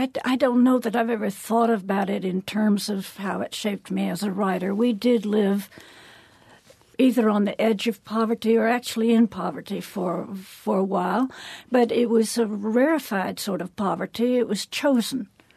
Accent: Ithaca, New York, United States; also born or lived in Baton Rouge, Louisiana; I was born in Baton Rouge. And then in Ithaca, where we had childhood, they had somebody else.

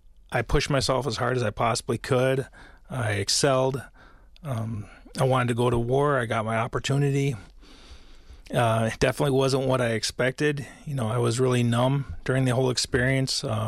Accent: Madison, Wisconsin, United States; I have a strong Native identity. When I was a child, I was born and raised here in Madison.

